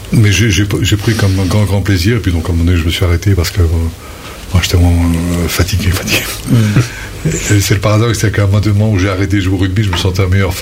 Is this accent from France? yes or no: yes; Paris, Île-de-France, France; je suis parisien, mais à Paris, donc nul n'est parfait.